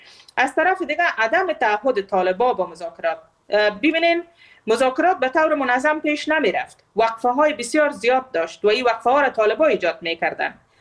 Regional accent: Afghanistan; moved away; من به عنوان یک افغان کمیال خودم متاسفانه بنابر اونمو وضعیتی که در افغانستان ایجاد شده نتونستیم داخل کشور خود زندگی کنم و به اصطلاح ما خودم مهاجر هستم.

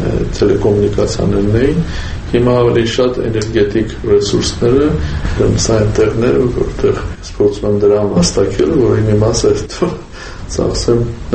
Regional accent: Yerevan, Armenia; now in London, United Kingdom; Ես Երևանից չեմ գնացել, Երևանցի եմ։ Ժամանակավորապես աշխարհի ուրիշ մայրաքաղաքներում եմ գտնվում, ուստի նաև բնակարաններ ունեմ, որտեղ ապրում եմ, բայց իրականում Երևանցի եմ

